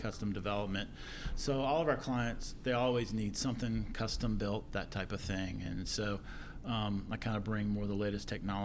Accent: Louisiana, United States; Yes, I'm from South Louisiana.

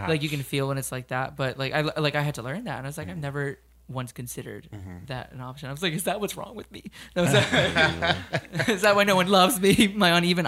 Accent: Fort Myers, Florida, United States; Fort Myers.

